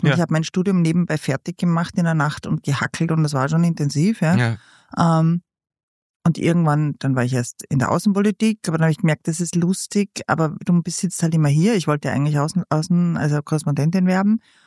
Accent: Vienna, Austria; Also ich bin in Wien sehr, sehr verwurzelt. Ich habe ja immer auch gesagt, ich bin Wienerin eigentlich.

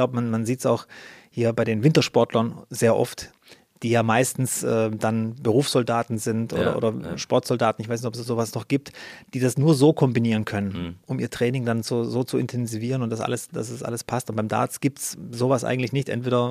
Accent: Baden-Württemberg, Germany; Ich komme aus Baden-Württemberg und da ist es halt so ein typisches Ding.

